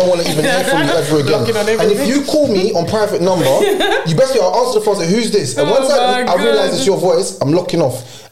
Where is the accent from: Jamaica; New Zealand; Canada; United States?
Jamaica; because I'm Jamaican